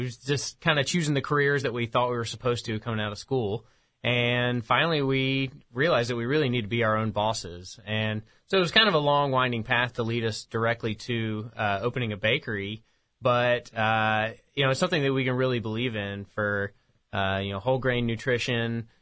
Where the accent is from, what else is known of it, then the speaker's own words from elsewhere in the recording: South Carolina, United States; also born or lived in Charlottesville; born here when my dad was in residency at the hospital, and my parents moved away when I was one, and I grew up in South Carolina.